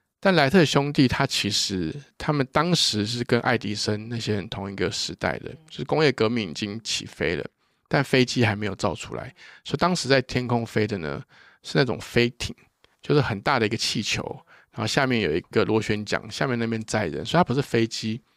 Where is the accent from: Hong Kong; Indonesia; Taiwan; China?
Taiwan; also born or lived in United States; 因为我小时候是在美国念书，我大概小学的时候回台湾啊，我就很快会有文化冲击。